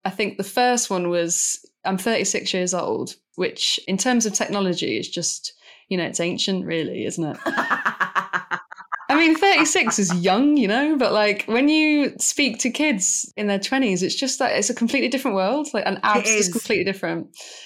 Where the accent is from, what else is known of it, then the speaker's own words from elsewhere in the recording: Manchester, North West England, United Kingdom; I'm from Manchester, which is a big gay friendly city, but really where I was from on a council estate, one of the roughest council estates in the city